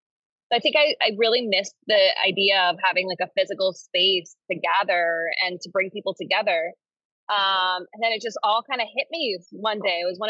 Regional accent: New York City, New York, United States; now in Miami, United States; I was born in Queens and I guess raised in Queens as well as Manhattan.

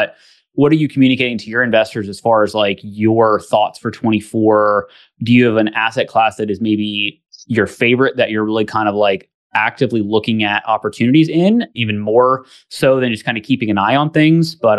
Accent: Northeast, United States; even though I grew up in the Northeast.

